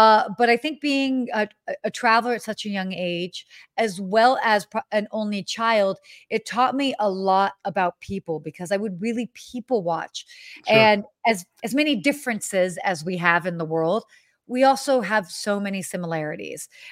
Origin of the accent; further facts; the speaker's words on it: Allentown, Pennsylvania, United States; born there; I'm not from there. Okay. I was born in Allentown, Pennsylvania.